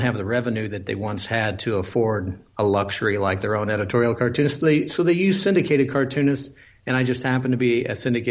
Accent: Indiana, United States; In my home state of Indiana, there are a couple of editorial cartoonists who are syndicated, but we don't have our home newspaper.

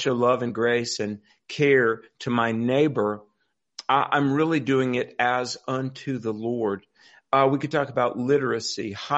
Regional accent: North Carolina, United States; In my home state of North Carolina, the North Carolina public school system was really birthed out of the churches.

